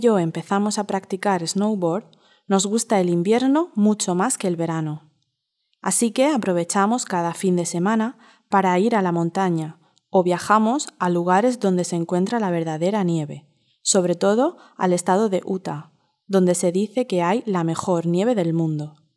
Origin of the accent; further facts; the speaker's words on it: Canada; also born or lived in Uruguay; now in New York, United States; Soy uruguaya, pero me crié en Canadá y ahora vivo en Nueva York.